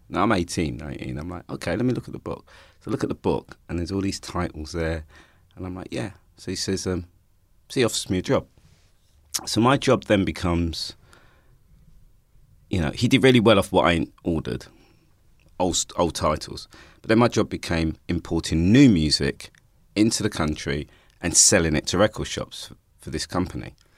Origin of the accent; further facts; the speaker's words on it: Stoke Newington, London, United Kingdom; And I grew up in Stoke Newington.